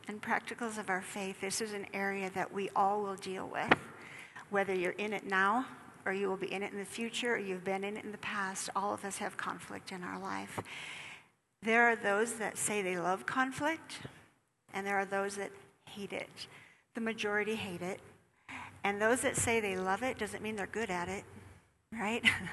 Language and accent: English; Minnesota, United States; I'm Scandinavian, and I grew up in Minnesota, and there's a saying, it's called Minnesota nice.